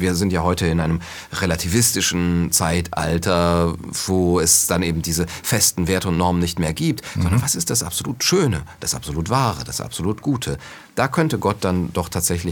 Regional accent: Cologne, North Rhine-Westphalia, Germany; ich entschuldige mich als Kölner natürlich für das Gebaren dieser Herren

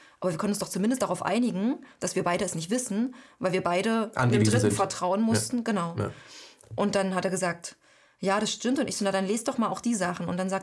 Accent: Halle, Saxony-Anhalt, Germany; als ich in meiner Jugend gab es in Halle ziemlich viele Neonazis.

